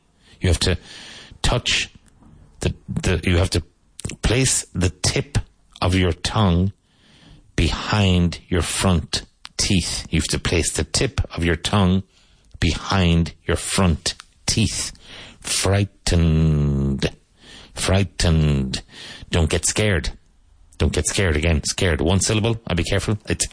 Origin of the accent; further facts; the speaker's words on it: Cork, Munster, Ireland; When I was growing up in Cork, and until I became an English teacher, we have a funny thing that we say there, which is grammatically incorrect.